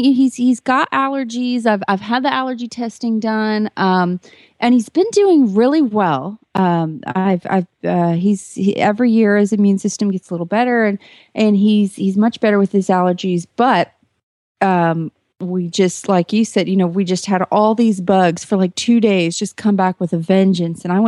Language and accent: English; Kemp, Texas, United States; from Kemp, Texas